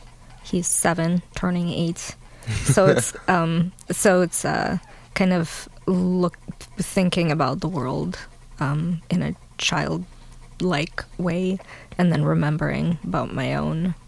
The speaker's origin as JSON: {"language": "English", "region": "Minsk", "country": "Belarus", "second_language": "English", "said": "I'm from Minsk, Belarus, former Soviet Union."}